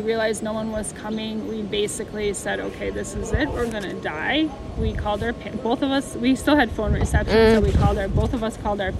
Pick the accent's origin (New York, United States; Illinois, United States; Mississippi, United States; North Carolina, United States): Illinois, United States; Chicago; Okay, so I am from Chicago.